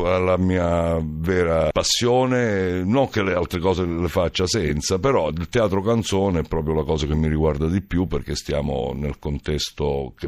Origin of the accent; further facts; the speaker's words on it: Basilicata, Italy; Intanto questo sound, questo mio accento che tutte le scuole di dizione non sono riuscite a togliere.